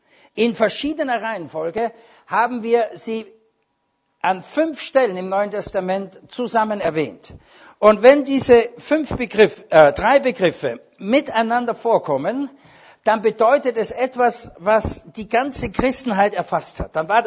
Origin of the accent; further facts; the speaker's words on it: Vienna, Austria; ich bin ja Wiener